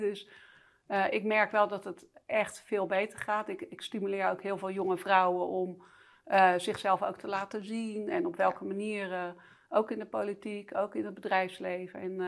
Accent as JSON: {"language": "Dutch", "town": "Rotterdam", "region": "South Holland", "country": "Netherlands", "said": "Want ik kwam uit Rotterdam Spangen."}